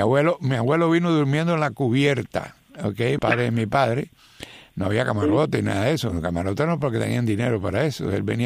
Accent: Cuba; moved away; yo hace muchos años que salí de Cuba, okay, yo soy más cubano ahora que cuando salí. Yo soy arquitecto

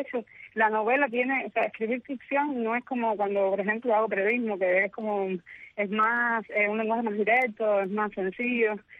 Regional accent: Matanzas, Cuba; also born or lived in Havana; yo nací en La Habana, pero a los 3 años me llevaron para Matanzas.

